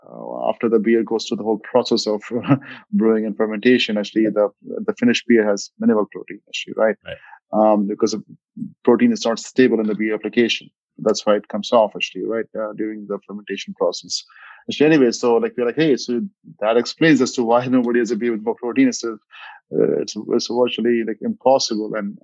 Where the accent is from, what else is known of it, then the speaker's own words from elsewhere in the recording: India; English is a second language; moved away as an adult; now in United States; as you can see from my accent, I'm from India, actually. So I grew up in India. Father was in Air Force. So we were all over the place in India, and did my bachelor's back home.